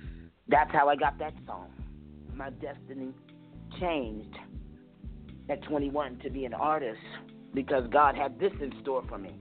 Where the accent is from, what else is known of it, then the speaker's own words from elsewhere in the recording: Chicago, Illinois, United States; now in Tracy, United States; I'm from Chicago